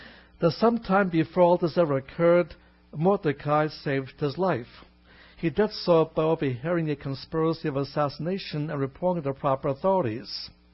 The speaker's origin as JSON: {"language": "English", "town": "Brooklyn", "region": "New York", "country": "United States", "tie": "born or raised there", "said": "When I was a boy growing up in Brooklyn, New York, I would sometimes have the same problem and wouldn't be able to sleep."}